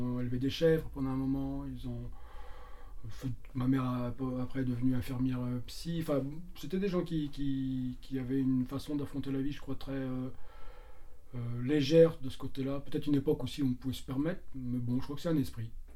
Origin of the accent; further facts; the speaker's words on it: Brittany, France; moi je suis breton hein, quand même d'origine, donc je retrouve ici mon enfance, même si mon enfance n'était pas dans le Cap. Hein. On a vécu avec mes parents sur une île des Glénans, on a vécu près de Concarneau, on a vécu dans le nord, ce qui s'appelait les Côtes du Nord à l'époque